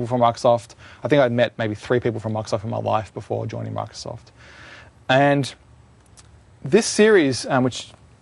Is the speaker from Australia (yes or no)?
yes; Australia; Well, so I'm kind of people guessing from the accent. I'm Australian.